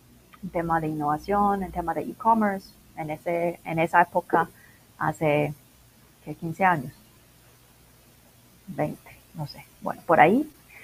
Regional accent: Macau; now in Medellín, Colombia; aquí en Colombia. Llevo 13 años en Medellín. Originalmente soy de Macao.

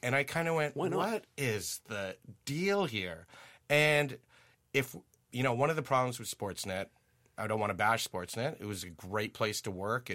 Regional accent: Ottawa, Ontario, Canada; also born or lived in Germany; I'm from Ottawa. I'm from Riverside Park. I was born in Germany. My dad was in the military.

